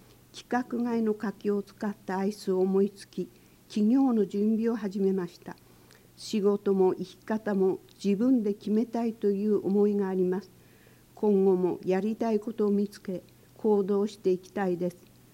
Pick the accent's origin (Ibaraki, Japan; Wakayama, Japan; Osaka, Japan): Ibaraki, Japan; Omitama; moved away as an adult; also born or lived in Tokyo; 生まれ育ったお御霊を出たのは高校卒業時、外に出て広い世界を見たかったのと、小さい頃に料理人に憧れていたのもあり、東京の料理専門学校に進みました。